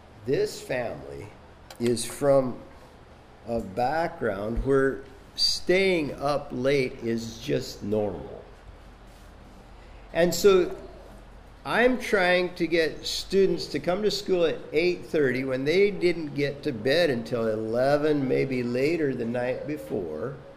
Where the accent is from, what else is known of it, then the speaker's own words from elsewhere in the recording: California, United States; I'm from California, so that's kind of a sensitive subject with me.